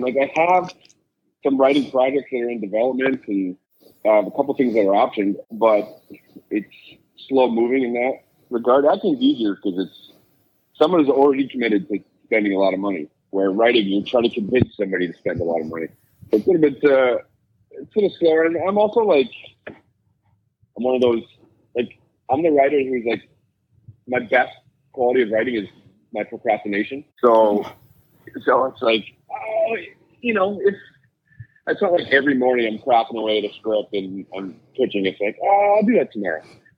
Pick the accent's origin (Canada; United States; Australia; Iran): Canada; Vancouver, British Columbia; growing up in Vancouver